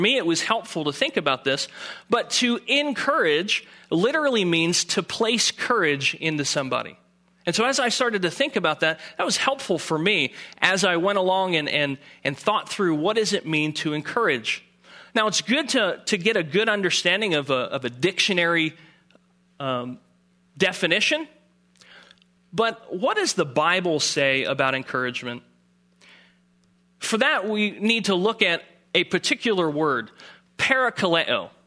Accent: New Jersey, United States; Now, I'm from Jersey, just outside of Philly, and so all of my illustrations tend to be Philadelphia illustrations.

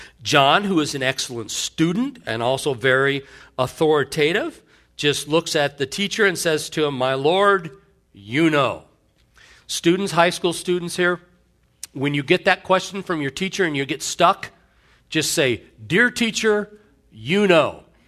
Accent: Indiana, United States; Those of you who know me know that I grew up in Indiana, in this little farm town.

